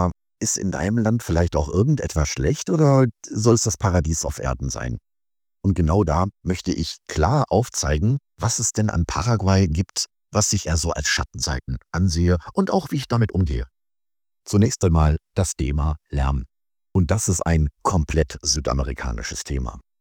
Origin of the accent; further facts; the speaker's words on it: Germany; Als Deutsche denken wir uns, Sommer ist super, ist die schönste Jahreszeit.